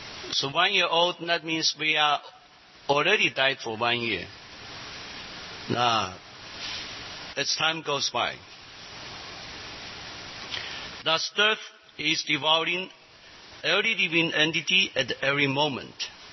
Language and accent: English; China; English is a second language; Because I'm from China